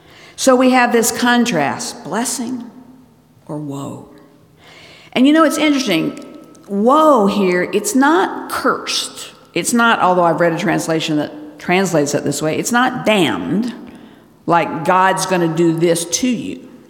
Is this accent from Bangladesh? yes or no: yes; Bangladesh; And in the Bengali Bible that I grew up with in Bangladesh, it says, how long will you stand with your feet in two boats?